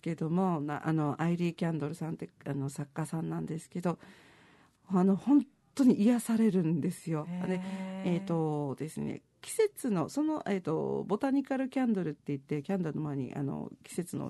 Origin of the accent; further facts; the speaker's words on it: Okinawa, Japan; 地元沖縄の人ってなんとなく自己肯定感が低いというか